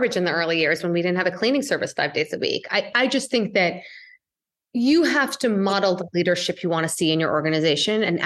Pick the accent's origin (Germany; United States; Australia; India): India; I'm Indian. You know how that goes.